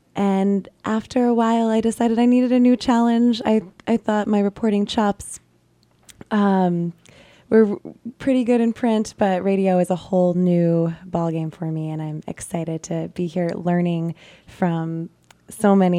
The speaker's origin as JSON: {"language": "English", "town": "Eagle River", "region": "Alaska", "country": "United States", "said": "I'm from Eagle River, and I've also reported in Valdez in Kenai."}